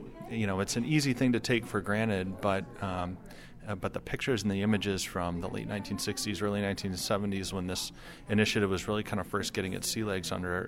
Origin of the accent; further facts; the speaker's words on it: Holland, Michigan, United States; never known anything other than the bottle deposit law in Michigan, that I grew up in Holland